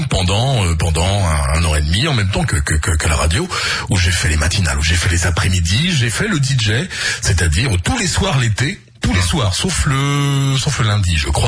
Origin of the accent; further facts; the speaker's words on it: Paris, Île-de-France, France; je suis en Normandie, je vis en Normandie, et à l'époque je faisais de la radio en Normandie, mais j'habitais à Paris. Je venais en Normandie pour les vacances, pour les week-ends, mais je suis parisien. Je suis né dans le Val-de-Marne.